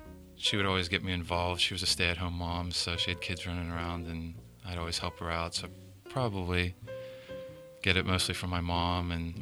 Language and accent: English; Springdale, Pennsylvania, United States; I'm from Springdale.